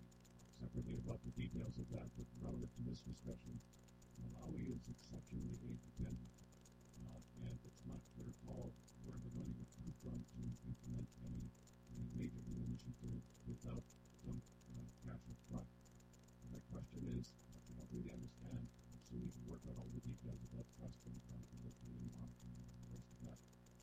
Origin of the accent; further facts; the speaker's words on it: Zanzibar, Tanzania; I do remember, I'm from Zanzibar, Tanzania.